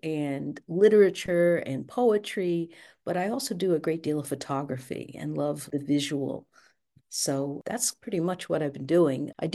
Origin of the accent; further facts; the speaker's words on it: New York City, New York, United States; I grew up in Brooklyn, New York. It was an urban area. Flatbush was the neighborhood. Went to Erasmus Hall High School.